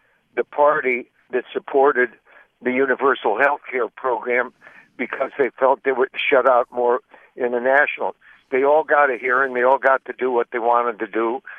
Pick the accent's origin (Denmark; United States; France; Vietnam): United States; Milwaukee, Wisconsin; See, I grew up in Milwaukee, Wisconsin, with two socialist mayors.